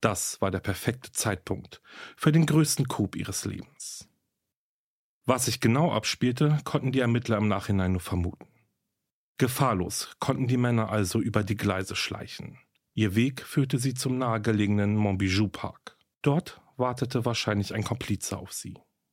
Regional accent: Berlin, Germany; Aber gut, für den heutigen Fall begeben wir uns nach Berlin. Meine Heimatstadt

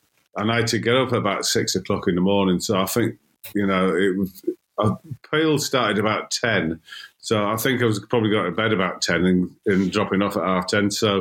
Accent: Darlington, North East England, United Kingdom; now in London, United Kingdom; And I moved to London from Darlington in 1979.

